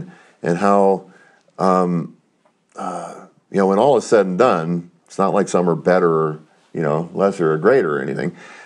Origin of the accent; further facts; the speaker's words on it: Boulder, Colorado, United States; born there; I mean, I was born in Boulder, Colorado. I lived lots of places.